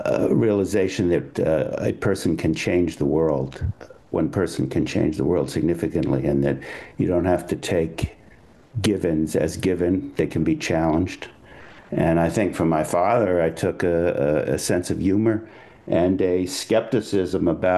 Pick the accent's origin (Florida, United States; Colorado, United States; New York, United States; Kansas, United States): New York, United States; Grandview; also born or lived in Manhattan; I grew up in Grandview, New York, and on the Upper West Side of Manhattan.